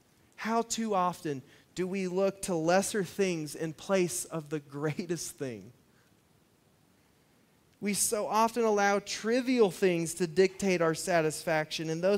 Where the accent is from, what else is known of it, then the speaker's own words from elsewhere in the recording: Colorado, United States; also born or lived in Alaska; When I was growing up in Colorado and Alaska, we had a camper, and we went camping a lot.